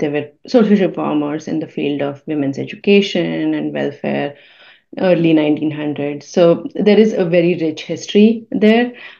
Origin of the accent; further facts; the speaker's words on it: India; I'm from India, and that's where my family is based